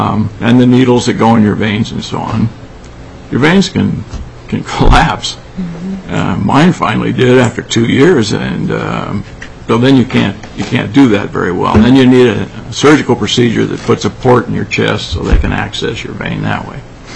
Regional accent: Juneau, Alaska, United States; I'm from Juno.

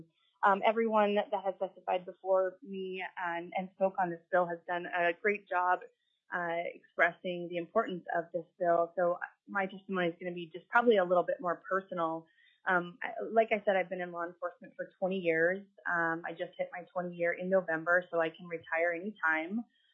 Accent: Alaska, United States; I've born and raised in Alaska

